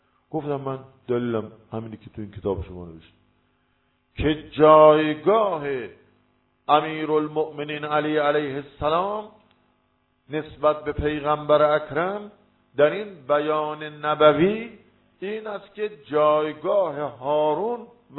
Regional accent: Yazd, Iran; ما اصالتا یزدیم،

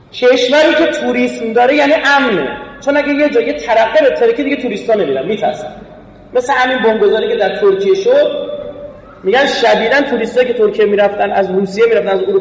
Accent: Iran; نه اینکه ما الان ایرانی هستیم

